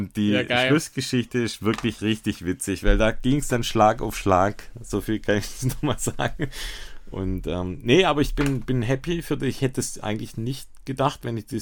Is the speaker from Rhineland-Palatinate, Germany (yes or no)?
no; Baden-Württemberg, Germany; das habe ich als Schwabe